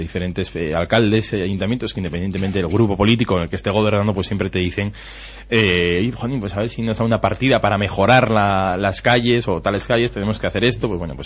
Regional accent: Cintruénigo, Navarre, Spain; vengo de un pueblo de Cintruénigo, que junto con Corella y Cascante son los pueblos con una alta tasa de desempleo.

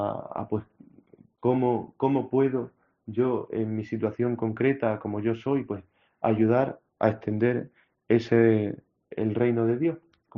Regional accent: Villanueva de la Serena, Extremadura, Spain; Yo soy de Villanueva de la Serena, de la parroquia de San Francisco.

